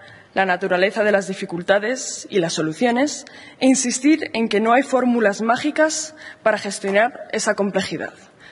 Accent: Spain; como españoles y europeos

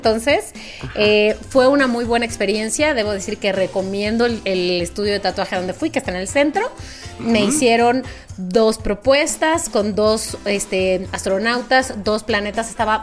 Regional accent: Mexico; yo como mexicana

